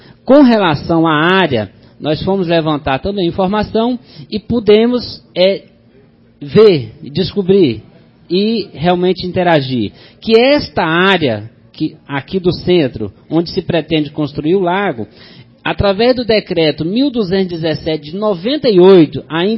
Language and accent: Portuguese; Formosa, Goiás, Brazil; Nós que somos de Formosa, queremos ter, sim, uma Formosa melhor para todos nós